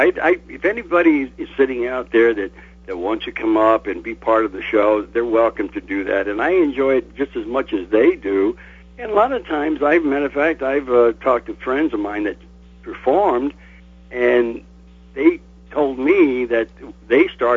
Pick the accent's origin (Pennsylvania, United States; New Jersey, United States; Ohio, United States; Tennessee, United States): Ohio, United States; Alliance; also born or lived in Ithaca, New York; I was born in Ithaca, New York, and my parents moved to Ohio after my dad got out of the service. And I grew up. I graduated from Alliance High School.